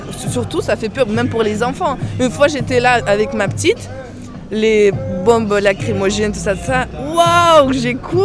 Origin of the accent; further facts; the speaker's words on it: Russia; French is a second language; moved away as an adult; now in Rennes, France; De la Russie.